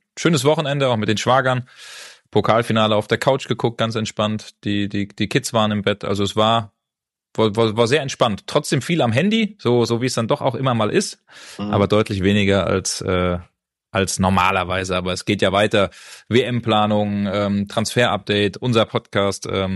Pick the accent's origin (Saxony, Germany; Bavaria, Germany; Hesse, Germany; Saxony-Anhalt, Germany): Hesse, Germany; Frankfurt; ich bin ja in Frankfurt bei Frankfurt aufgewachsen